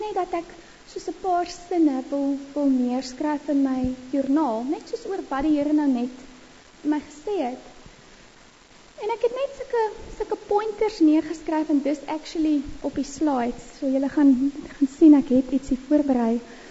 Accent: Mossel Bay, Western Cape, South Africa; En ek kom van Mosselbaai af, ek het daar skool gegaan

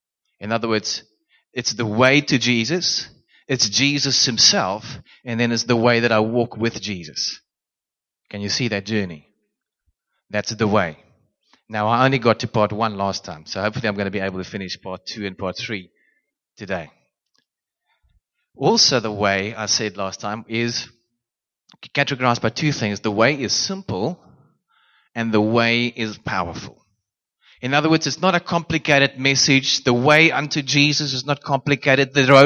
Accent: Randburg, Gauteng, South Africa; I moved to Bottle Gymnasium from Boerskool Randburg, where I actually grew up.

